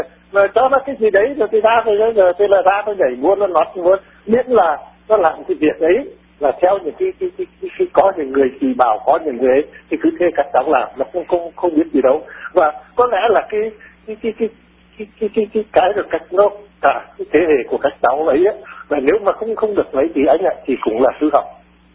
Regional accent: Hà Tĩnh, Vietnam; Cho nên là quê tôi thì bây giờ ngày xưa Hà Tĩnh là một cái nơi mà gọi là ở đấy cũng gọi là địa linh nhân kiệt

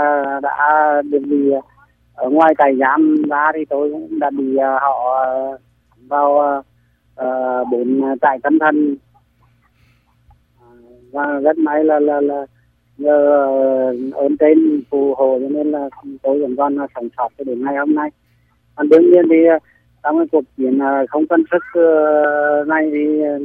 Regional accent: Hà Tĩnh, Vietnam; từ quê của tôi ở Hà Tĩnh ra Quỳnh Lưu đấy thì cũng mất khoảng 70-80 cây số ạ

